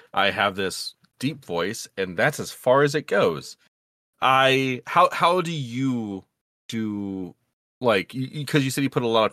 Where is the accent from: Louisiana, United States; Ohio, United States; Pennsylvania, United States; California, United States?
Louisiana, United States; New Orleans; accent: Creole; I have this deep voice, I grew up down in New Orleans, sometimes my Creole, like, slips out of me